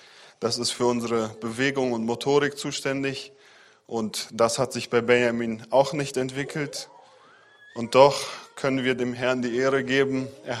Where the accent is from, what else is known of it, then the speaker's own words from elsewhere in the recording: Hüllhorst, North Rhine-Westphalia, Germany; wir kommen aus Hüllhorst, aus der Gemeinde.